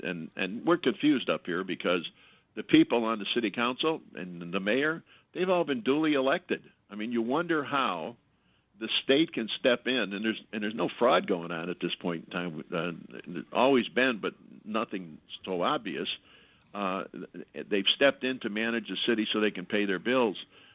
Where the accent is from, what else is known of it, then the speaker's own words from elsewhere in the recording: Chicago, Illinois, United States; And I'm born and raised in Chicago, the Loop.